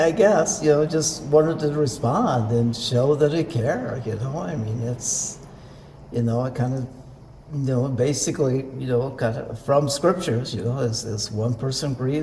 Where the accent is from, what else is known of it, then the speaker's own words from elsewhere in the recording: Carroll, Nebraska, United States; Well, I'm from Carroll, Nebraska.